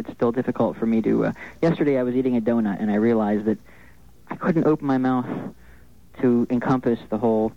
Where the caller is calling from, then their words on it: Philadelphia, Pennsylvania, United States; I'm calling from Philadelphia.